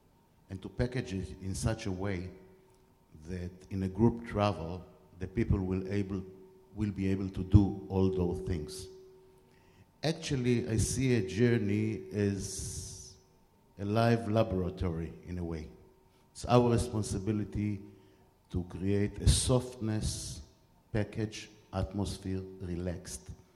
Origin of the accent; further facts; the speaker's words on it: United States; I'm an American tour operator specializing in Israel and in Central Europe.